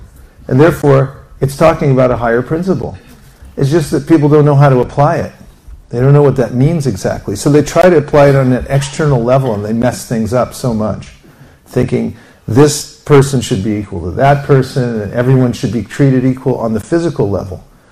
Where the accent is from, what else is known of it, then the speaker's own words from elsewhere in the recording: California, United States; I say, I'm from California.